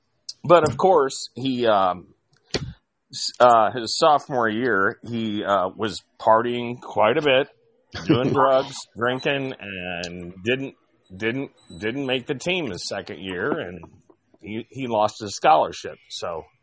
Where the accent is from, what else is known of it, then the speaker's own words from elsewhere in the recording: Indiana, United States; Because that's where I'm from. That's where I was born and raised, is Indiana.